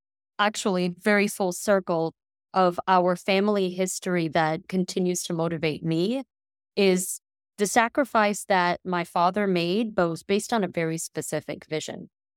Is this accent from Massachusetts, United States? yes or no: yes; Boston, Massachusetts, United States; born there; One, I was born in Boston in the Dorchester neighborhood at St. Margaret's Hospital, which doesn't exist anymore, but it was the same hospital where the Kennedys were born.